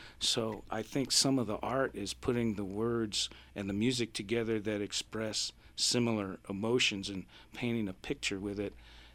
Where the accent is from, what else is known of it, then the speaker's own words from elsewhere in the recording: East Coast, United States; I think I'm from the East Coast